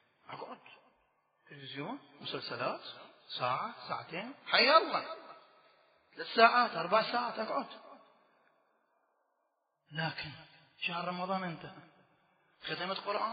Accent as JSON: {"language": "Arabic", "town": "Najaf", "region": "Najaf Governorate", "country": "Iraq", "moved": "yes", "said": "40 سنة قبل ويا والدي أنا طلعت من النجف الأشرف،"}